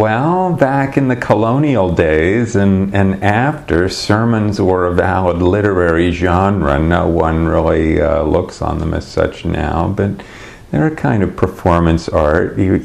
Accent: Oklahoma, United States; I grew up in Oklahoma, and I was a member of the All Souls Unitarian Church in the middle of the Bible Belt.

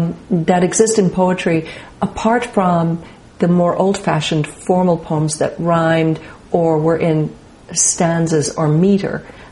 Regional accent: Dublin, Leinster, Ireland; I grew up in Dublin with my mother's family, but my father came from County Meath.

